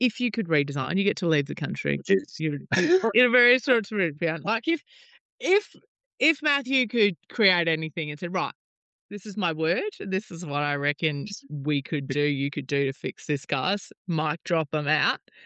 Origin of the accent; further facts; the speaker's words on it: Melbourne, Victoria, Australia; I'm from Melbourne and, you know, we sort of look at what's happened to Melbourne.